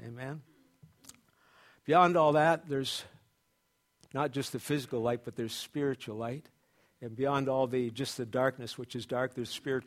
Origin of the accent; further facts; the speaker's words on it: Oshawa, Ontario, Canada; I was raised in Oshawa, and I was quite a rebel in Oshawa.